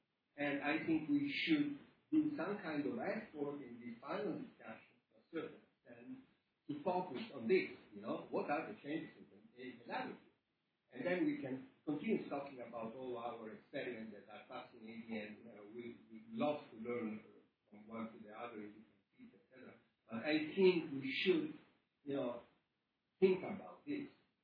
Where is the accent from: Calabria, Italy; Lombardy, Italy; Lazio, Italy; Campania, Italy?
Lazio, Italy; Rome; now in Los Angeles, United States; I'm living in Los Angeles, and I come from Rome, Italy.